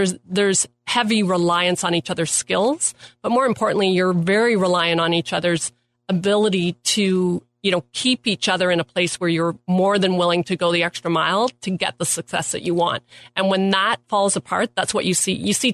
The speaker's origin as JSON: {"language": "English", "country": "Canada", "said": "You know, we're Canadian athletes. We're used to the Canadian environment"}